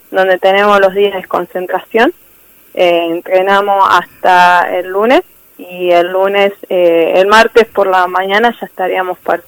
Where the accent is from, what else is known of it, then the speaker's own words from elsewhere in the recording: Vicuña Mackenna, Córdoba, Argentina; Mi ayuda fue a través de mi municipio, de la municipalidad de Vicuña Mackenna y de la gente de mi pueblo.